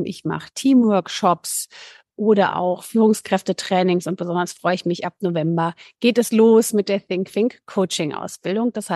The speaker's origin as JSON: {"language": "German", "town": "Cologne", "region": "North Rhine-Westphalia", "country": "Germany", "said": "Ich bin Business Coach und Trainerin für Führungskräfte und Teams. Ich komme aus Köln"}